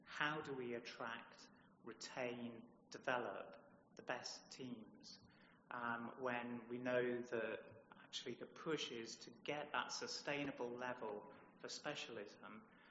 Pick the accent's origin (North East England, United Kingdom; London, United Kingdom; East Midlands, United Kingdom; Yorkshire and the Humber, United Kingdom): North East England, United Kingdom; now in Suffolk, United Kingdom; I'm an incomer to Suffolk. I'm a Geordie, but I've been in Suffolk since 1990, when I joined Ipswich Hospital